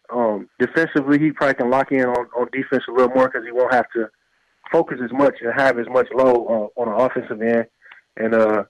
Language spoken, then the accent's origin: English; Flint, Michigan, United States; Obviously, I'm from Flint